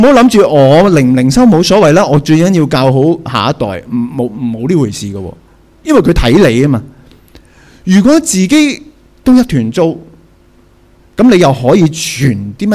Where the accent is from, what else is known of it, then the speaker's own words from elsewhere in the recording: Hong Kong; 过去咧我哋以为只要我哋香港人吓默默耕耘，我哋就会揾到工作